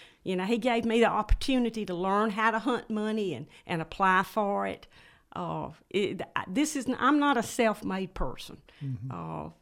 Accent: Bremen, United States; Well, I grew up in Bremen, in the city limits of Bremen.

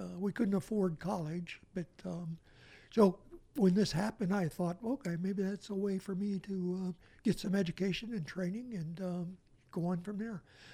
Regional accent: Leiter's Ford, Indiana, United States; little kid from Leiter's Ford, Indiana, you didn't see anything like that.

